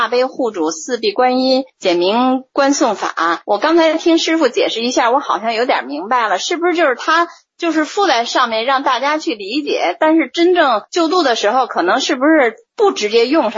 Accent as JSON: {"language": "Chinese", "region": "Beijing", "country": "China", "said": "我就是北京的啊"}